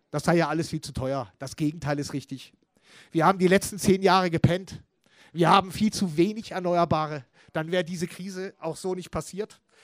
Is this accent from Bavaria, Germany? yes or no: no; Schönau im Schwarzwald, Baden-Württemberg, Germany; Ich komme aus dem Südschwarzwald, aus Schönau im Schwarzwald.